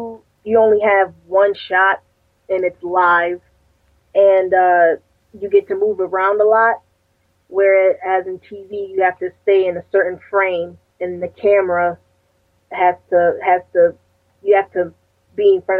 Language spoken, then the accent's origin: English; Connecticut, United States; Yes, I'm from Connecticut.